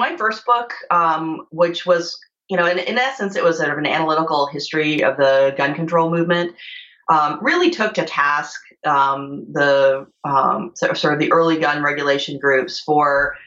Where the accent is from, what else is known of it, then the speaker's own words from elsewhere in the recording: Virginia, United States; So the gun control activist in my home state of Virginia is the mom of a girl who was shot at Virginia Tech.